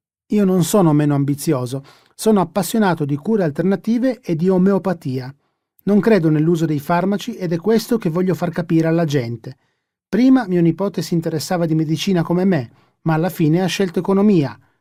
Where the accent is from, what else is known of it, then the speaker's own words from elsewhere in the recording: Sicily, Italy; Da bambino, quando vivevo in Sicilia, ho fatto la scuola fino alla terza elementare.